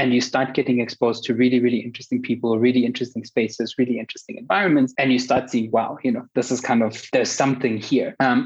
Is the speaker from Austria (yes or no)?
yes; Austria; English is a second language; So I grew up in Austria, but even there, my mother is Italian, my dad is Austrian. So kind of from early on, I started growing up in a very multicultural household where at home, it kind of felt like we were Italian.